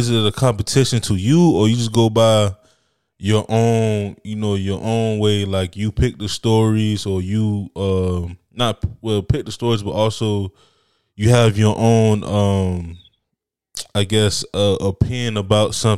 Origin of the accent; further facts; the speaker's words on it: Miami, Florida, United States; I'm from Miami, so I root for the Heat, the Dolphins, everything Miami.